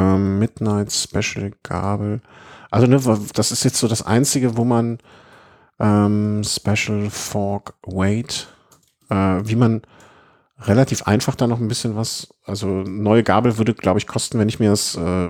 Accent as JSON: {"language": "German", "town": "Cologne", "region": "North Rhine-Westphalia", "country": "Germany", "said": "für mich als Kölner auch"}